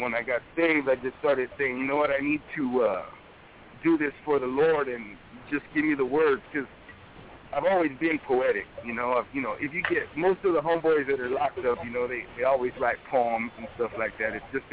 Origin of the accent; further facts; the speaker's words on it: California, United States; So with that being said, I grew up gangster mentality all my life. Born and raised in the Central Coast, 805, of course.